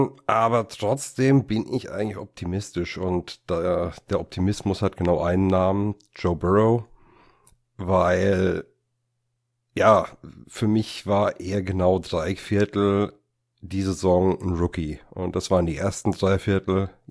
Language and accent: German; Aschaffenburg, Bavaria, Germany; Ich komme aus der Nähe von Frankfurt, nennt sich Aschaffenburg, ist gerade noch Bayern